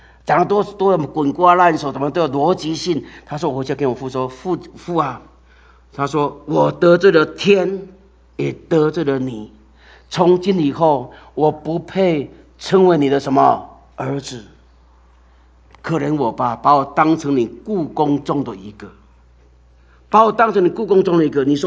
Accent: Taiwan; 我长大的时候，我在乡下长大的，在台湾的时候，我家养猪。

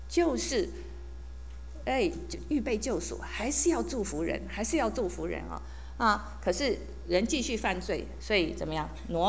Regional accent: Taiwan; 我们这个小时候在台湾的时候，有一些那个 朋友，有些在眷村里的朋友，所以有一点听得懂四川话

